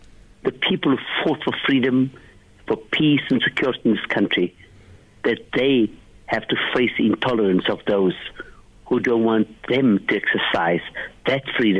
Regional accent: Bishop Lavis, Western Cape, South Africa; I come from Bishop Lavis. In Bishop Lavis, we grew up Christians and Muslims. We eat together.

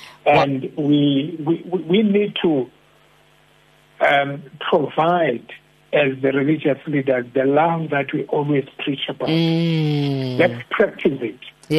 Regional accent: South Africa; first language Xhosa; But we discriminate to each other as South African. If you are a Sotho-speaking person, I can't listen to you because I'm a Xhosa-speaking person.

